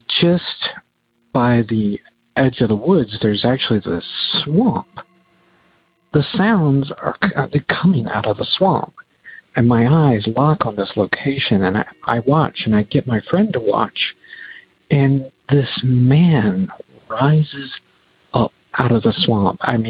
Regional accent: Virginia, United States; I am from Virginia.

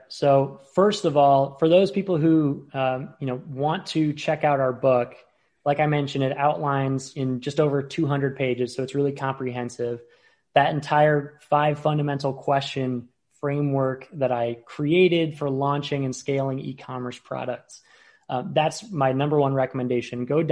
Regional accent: Tarpon Springs, Florida, United States; also born or lived in Indiana / Chicago; Yeah, I grew up in Tarpon Springs.

